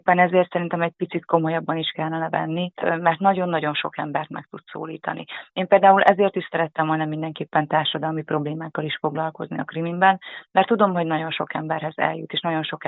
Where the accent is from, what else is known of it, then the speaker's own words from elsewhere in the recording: Miskolc, Borsod-Abaúj-Zemplén, Hungary; moved away as an adult; Én Miskolcon születtem, ott végeztem el az iskoláimat a főiskolán kívül, és ott kezdtem a karrieremet is, mint újságíró, és igazából 26-27 éves koromig én ott éltem